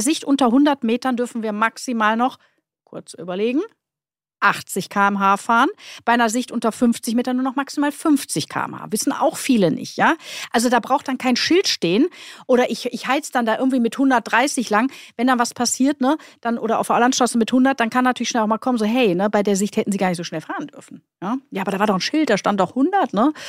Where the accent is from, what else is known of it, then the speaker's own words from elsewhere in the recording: Duisburg, North Rhine-Westphalia, Germany; born there; ich komme ja gebürtig aus Duisburg. Meine Hut ist ja Krefeld.